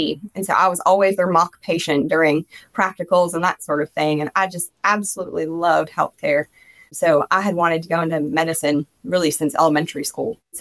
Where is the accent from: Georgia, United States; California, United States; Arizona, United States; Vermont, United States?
Vermont, United States; So I'm actually from Vermont, but I had a dear friend move to Charleston, South Carolina, and I fell in love with the South.